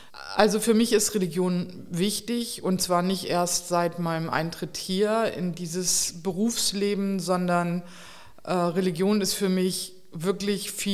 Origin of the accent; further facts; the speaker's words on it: Delmenhorst, Lower Saxony, Germany; Aus Delmenhorst bei Bremen.